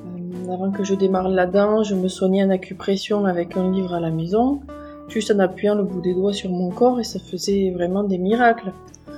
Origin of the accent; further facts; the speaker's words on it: Occitanie, France; Je suis née dans les années 80 en Aveyron, donc au sud du Massif Central en France. C'est pour ça que j'ai un accent un petit peu arrondi, assez reconnaissable. J'ai grandi entourée d'animaux et d'amis.